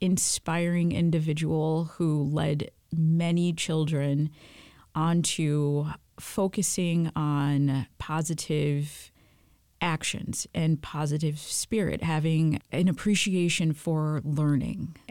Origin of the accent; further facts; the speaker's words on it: East Lansing, Michigan, United States; I, of course, grew up in Michigan, and I grew up in East Lansing, Michigan, actually.